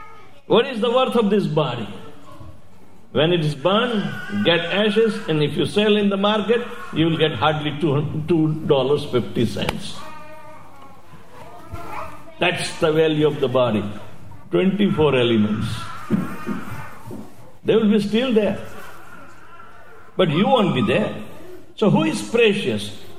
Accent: India; now in Australia; We moved from India, we came to Australia.

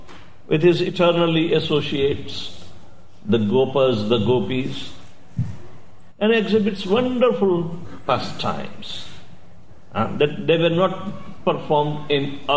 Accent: India; now in Australia; We moved from India, we came to Australia.

